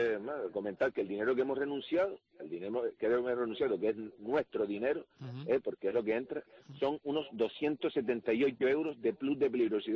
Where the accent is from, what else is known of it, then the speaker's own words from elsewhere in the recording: Gáldar, Canary Islands, Spain; porque yo soy de Galdar